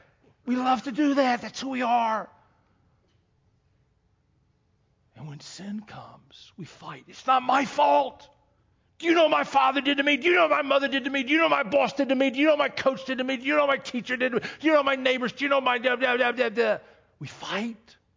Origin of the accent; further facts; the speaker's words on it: North Carolina, United States; also born or lived in New York; I was raised in Eastern North Carolina.